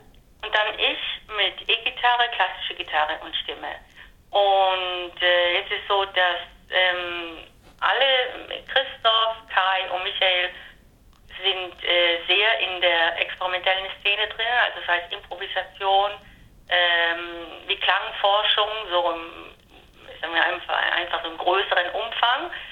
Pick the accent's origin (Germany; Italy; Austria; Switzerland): Italy; German is a second language; als ich in Bologna gelebt habe, ich komme ja aus Italien